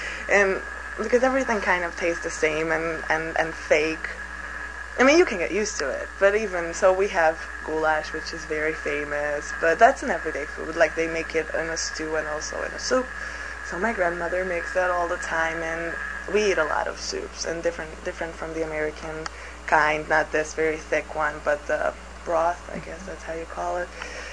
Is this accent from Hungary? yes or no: yes; Budapest, Hungary; English is a second language; I'm Hungarian. I was born and raised in Budapest, which is the capital.